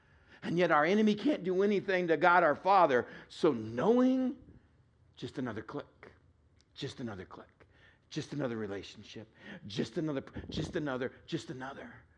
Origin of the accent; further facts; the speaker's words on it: Texas, United States; I grew up in West Texas. I know what heat is.